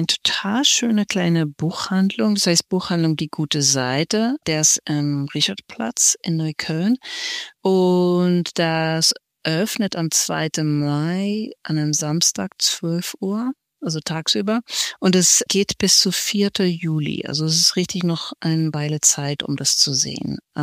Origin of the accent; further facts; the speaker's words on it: Netherlands; German is a second language; auch für mich als Niederländer